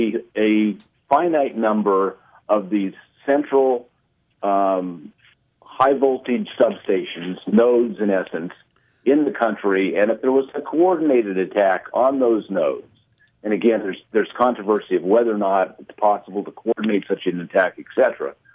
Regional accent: New Mexico, United States; That is in Nevada, by the way, not New Mexico, my home state.

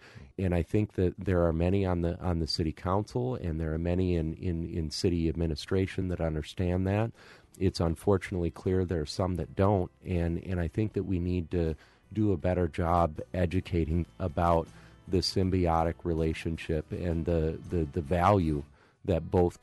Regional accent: Eau Claire, Wisconsin, United States; It's them learning that I'm from Eau Claire and asking me what my thoughts are on this.

